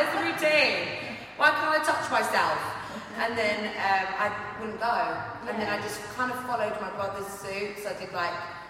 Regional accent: Ilford, London, United Kingdom; Yeah, Ilford. Yeah, yeah.

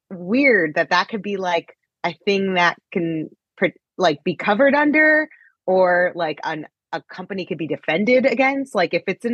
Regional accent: New Jersey, United States; I grew up in New Jersey. And so like my reference is just like the Jersey Shore.

